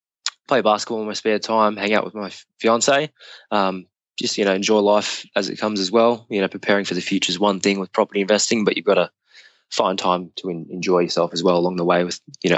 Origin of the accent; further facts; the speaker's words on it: Mount Druitt, New South Wales, Australia; also born or lived in Western Sydney; So I grew up in Western Sydney in a suburb called Mount Druitt, which a lot of people probably have heard about, not being the most flashiest place.